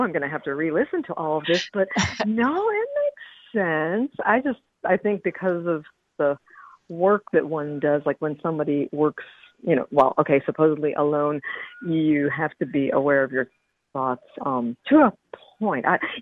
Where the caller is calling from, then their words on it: Gainesville, Florida, United States; Gainesville, Florida.